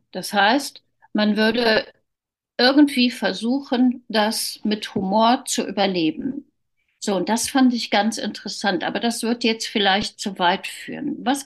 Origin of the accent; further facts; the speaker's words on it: Cologne, North Rhine-Westphalia, Germany; Ich bin Rheinländerin. Ich komme aus Köln.